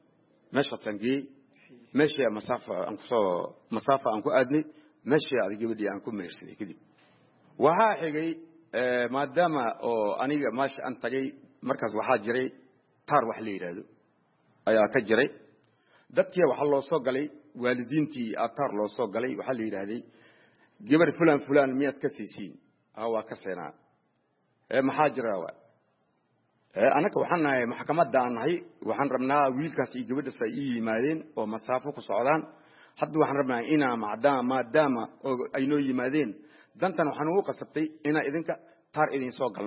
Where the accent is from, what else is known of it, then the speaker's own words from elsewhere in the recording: Mogadishu, Banadir, Somalia; also born or lived in Lower Juba; markii ugu horeyso waxaan ku dhashay aniga jubada hoose waxaan ku soo barbaaray Muqdisho